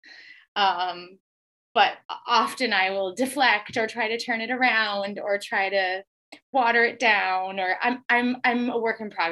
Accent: Moorhead, Minnesota, United States; Well, I love where I grew up. I love Minnesota. I love my hometown. They, as a community, the Fargo-Moorhead area is so supportive of the arts

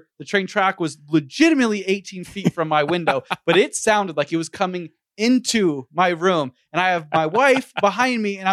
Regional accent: California, United States; You get to use the Monterey Peninsula, and just because it's my home state.

